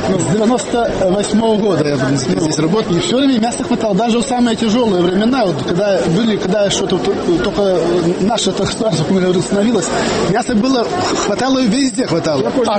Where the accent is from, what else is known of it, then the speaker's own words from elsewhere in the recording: Belarus; мы же белорусы